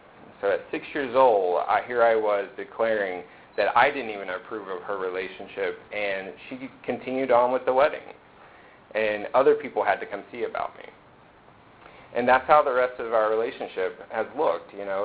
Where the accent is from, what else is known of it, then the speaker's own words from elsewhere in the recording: Georgia, United States; I was born in Georgia, about northwest of Atlanta. I am 33 years old, and I'm gay. And growing up in the South as a black man, black person, and being gay was very difficult.